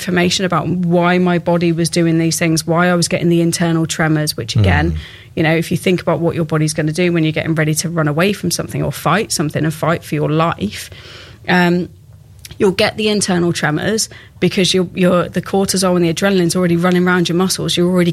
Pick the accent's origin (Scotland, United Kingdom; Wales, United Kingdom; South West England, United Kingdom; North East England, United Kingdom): South West England, United Kingdom; Now, I'm from Somerset, so the biggest kind of train station that I'd ever seen was Bath, Bristol, right?